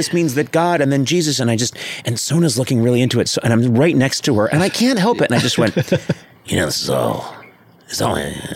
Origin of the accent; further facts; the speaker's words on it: Ireland; as my face and head started rotting, as when an Irish man gets older, it rots like old fruit in the sun.